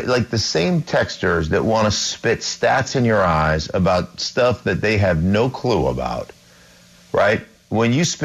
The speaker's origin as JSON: {"language": "English", "region": "Alaska", "country": "United States", "tie": "born or raised there", "said": "all my life I've been asked, being that I grew up in Alaska, you know, things like, did you live in an igloo?"}